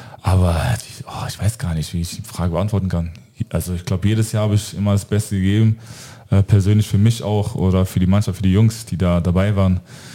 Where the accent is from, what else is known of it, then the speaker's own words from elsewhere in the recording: Mainz, Rhineland-Palatinate, Germany; ich bin aus Mainz und nebendran ist Frankfurt, Wiesbaden, ja, schon alles mega groß.